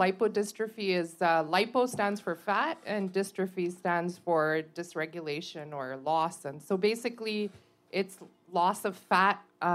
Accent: Montreal, Quebec, Canada; born there; So I was born in Montreal

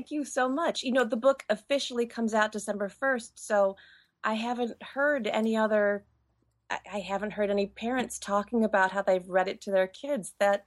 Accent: Michigan, United States; And growing up in Michigan, every year on February 2nd, where we'd wonder, will we have an early spring or a longer winter?

